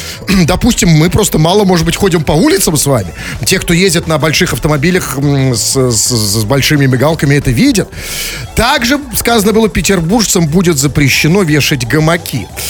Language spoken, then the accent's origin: Russian; Saint Petersburg, Russia; Как мы, петербуржцы, культурная столица.